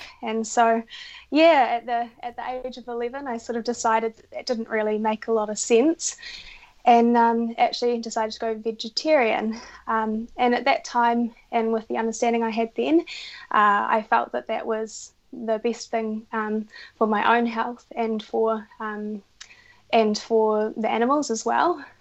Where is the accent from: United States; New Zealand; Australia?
New Zealand; Whangarei, Northland; So I guess I grew up up in Whangarei, which is about 3 hours north of Auckland here.